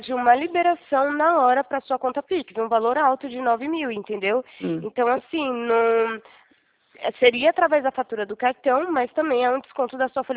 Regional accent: Mogi Guaçu, São Paulo, Brazil; Aqui Campinas, região Mogi, da região de Campinas, em Mogi Guaçu, São Paulo.

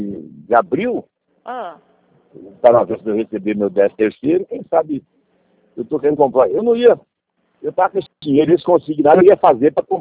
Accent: Jataí, Goiás, Brazil; Eu sou de Jataí, do Sudoeste, perto da divisa do Mato Grosso aí.

